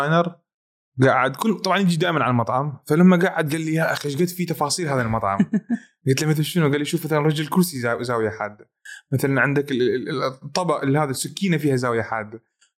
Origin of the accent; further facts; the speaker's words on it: Iraq; ما انا شيف عراقي فلازم اسوي فتشي عراقي